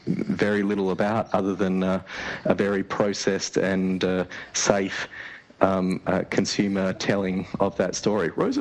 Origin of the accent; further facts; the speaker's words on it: Australia; I'm shocked as an Aussie who often looks to the US